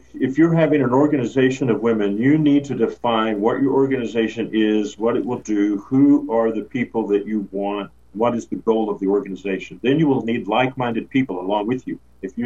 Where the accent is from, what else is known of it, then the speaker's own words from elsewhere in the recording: the South, United States; I was raised in the South by Southern parents